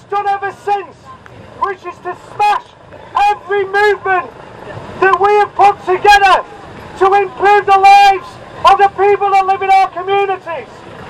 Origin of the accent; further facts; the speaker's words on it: Blackpool, North West England, United Kingdom; which makes me feel at home because I'm from Blackpool.